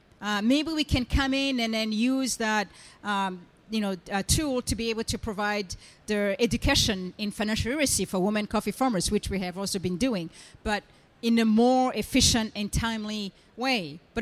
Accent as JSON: {"language": "English", "country": "Burundi", "lives_now": "United States", "said": "I am from Burundi. If some of you don't know, I'm American, but also I am from Burundi"}